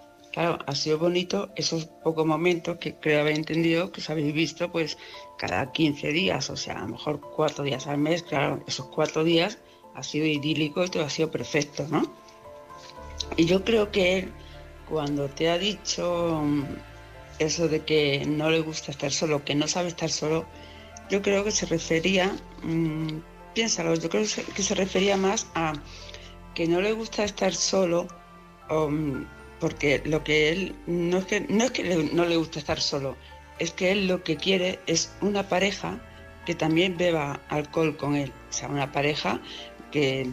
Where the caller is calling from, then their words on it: Palma, Balearic Islands, Spain; de Palma de Mallorca.